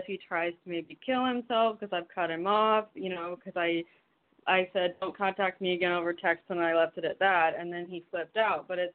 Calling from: Miami, Florida, United States; I'm calling from Miami.

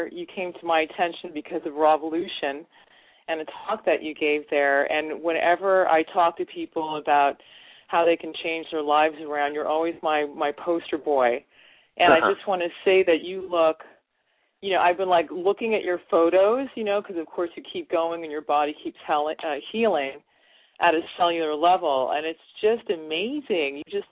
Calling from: Brooklyn, New York, United States; I'm calling from Greenpoint in Brooklyn, New York.

